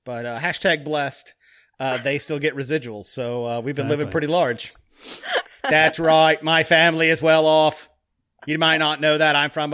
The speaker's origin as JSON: {"language": "English", "town": "Kennebunkport", "region": "Maine", "country": "United States", "said": "I'm from Kennebunkport, Maine. Thank you very much."}